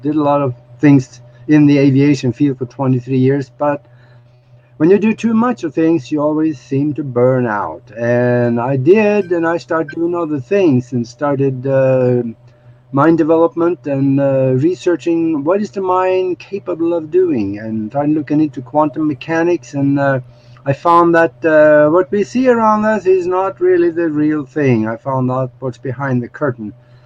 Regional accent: Norway; moved away as an adult; now in United States; I was born back in Norway, in Northern Europe, back in the Dark Ages, and I was on a farm there, and got a farming education

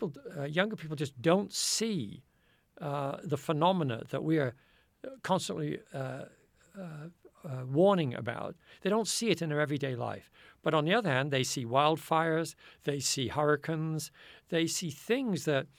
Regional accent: England, United Kingdom; as somebody in my 70s, think of the weatherman is a bit of a joke. I come from England

